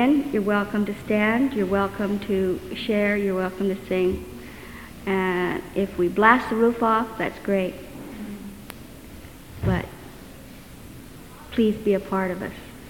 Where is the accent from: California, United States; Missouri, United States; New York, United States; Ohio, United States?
California, United States; also born or lived in Hoopa; from Northern California. I was born in Hoopa, but I'm from the Salmon River area in Northern California.